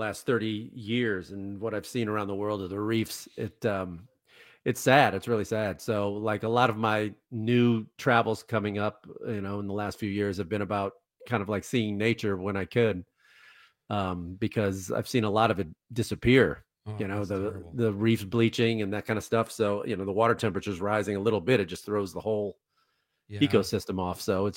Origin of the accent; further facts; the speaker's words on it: Chicago, Illinois, United States; I grew up in Chicago, and I remember them snow being on the ground at least like all winter long.